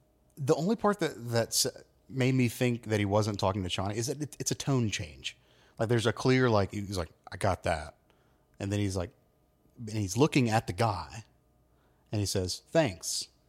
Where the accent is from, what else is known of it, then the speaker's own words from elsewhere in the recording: the South, United States; accent: Southern; I'm because that kind of fits in with my natural Southern accent.